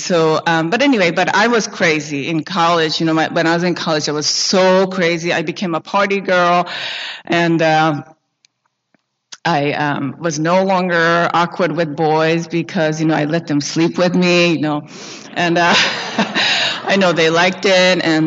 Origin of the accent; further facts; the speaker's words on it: Japan; Growing up in Japan, I just didn't belong, really.